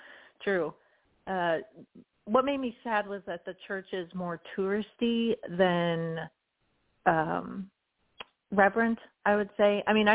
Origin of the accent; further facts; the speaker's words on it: Kansas, United States; And I'm from Kansas, so Kansas has a soft spot for me